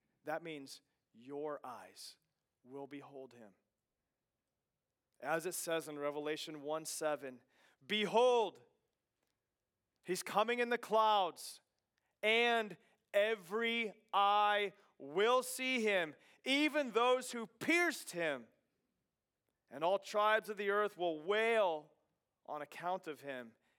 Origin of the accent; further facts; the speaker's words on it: Kansas, United States; driving to Hutchinson, Kansas, which was like 25 to 30 miles away from my hometown.